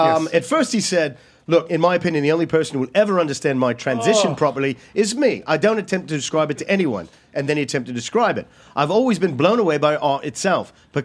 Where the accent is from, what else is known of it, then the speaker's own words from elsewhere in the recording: England, United Kingdom; We'll take you to my home country, England.